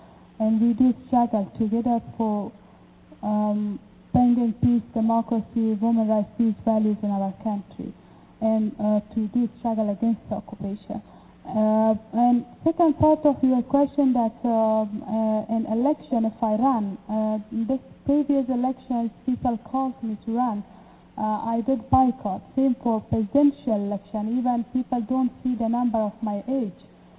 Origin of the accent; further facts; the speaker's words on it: Afghanistan; I come from Afghanistan